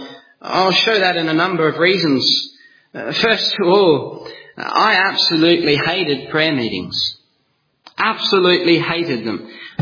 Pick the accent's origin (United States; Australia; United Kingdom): Australia; South Australia; I come from Australia, from South Australia. It's middle central Australia, down the bottom. And I grew up on a farm.